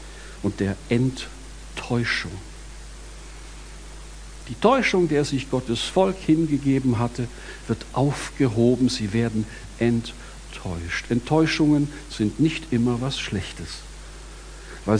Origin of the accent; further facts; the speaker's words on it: Bavaria, Germany; also born or lived in Stuttgart, Germany; Aber ich wollte unbedingt zurück in meine Heimat. Ich komme aus dem Allgäu, ich weiß nicht, wer schon mal dort war.